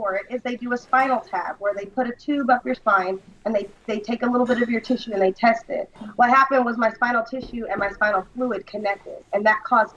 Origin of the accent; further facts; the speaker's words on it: Sacramento, California, United States; Shout out to y'all in my hometown of Sacramento.